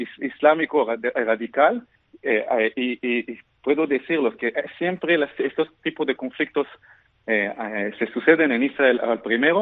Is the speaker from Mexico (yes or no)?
no; France; born there; Spanish is a second language; moved away; Yo trabajaba 3 años en Costa Rica. Yo nací en Francia, entonces tengo dos idiomas latinas.